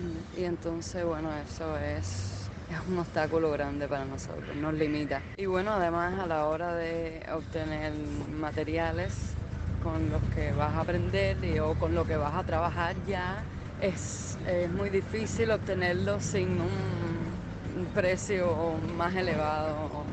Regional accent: Cuba; que somos nosotros los cubanos.

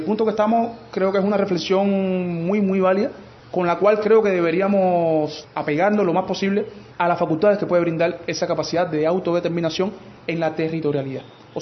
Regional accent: Cuba; esta realidad práctica que estamos viviendo nosotros como cubanos de a pie

